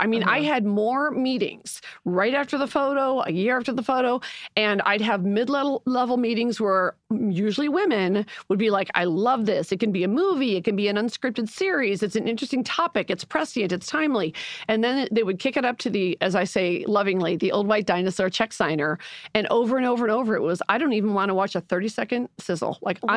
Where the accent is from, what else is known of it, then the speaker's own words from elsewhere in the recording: Chicago, Illinois, United States; Yes, because I'm from Chicago.